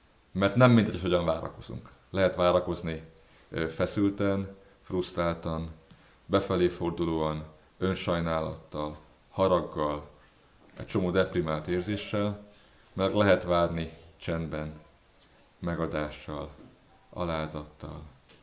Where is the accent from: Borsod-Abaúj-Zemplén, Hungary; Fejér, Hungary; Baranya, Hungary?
Baranya, Hungary; Pécs; Én Pécsről származom, Pécsen vannak ilyen számlálós piros lámpák.